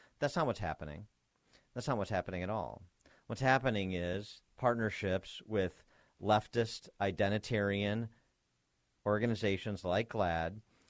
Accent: Wheaton, Illinois, United States; And Wheaton, my hometown.

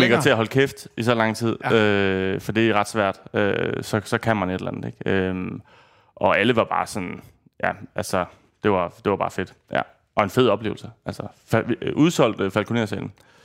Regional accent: Odder, Central Denmark Region, Denmark; men jeg er fra Odder. Ja, og det... Men altså sådan, det er nemmere at sige Aarhus, synes jeg.

